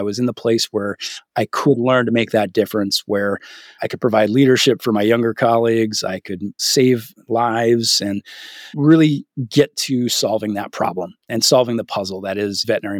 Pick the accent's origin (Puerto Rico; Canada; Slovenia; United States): Canada; I'm Canadian.